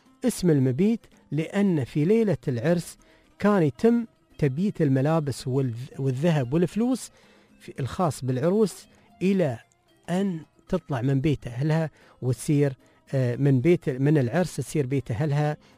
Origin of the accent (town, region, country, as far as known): United Arab Emirates